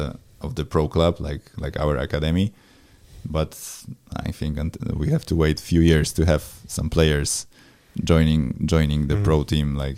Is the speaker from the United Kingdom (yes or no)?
no; Warsaw, Masovian Voivodeship, Poland; but I'm from Warsaw, and in Warsaw you have 3-4 big clubs, like really big youth clubs